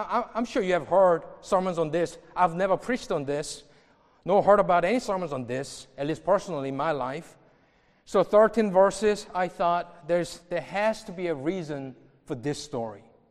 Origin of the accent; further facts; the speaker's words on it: Texas, United States; You know, I grew up in Texas, and I was in college